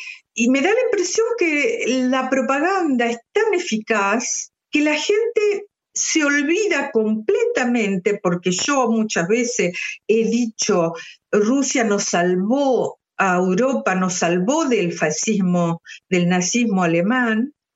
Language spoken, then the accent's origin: Spanish; Argentina; now in Switzerland; Si yo me voy hoy a mi país de origen, que es Argentina, me sentiría mil veces más libre de lo que estoy hoy acá en Suiza.